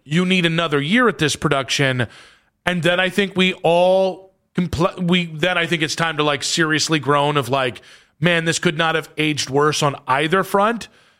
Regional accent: Louisiana, United States; It's like I'm a football guy. I'm from Louisiana.

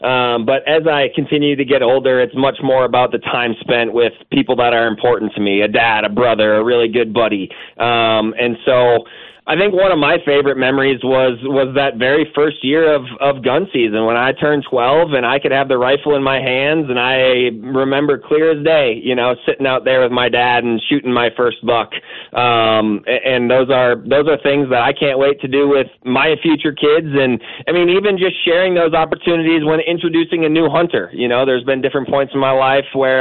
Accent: Wisconsin, United States; You know, I grew up in steeped in the Wisconsin gun hunting culture.

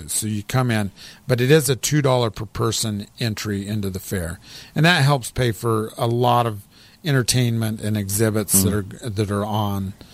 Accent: Hurricane, Utah, United States; I grew up in Hurricane, and the fair is Hurricane Leverkin.

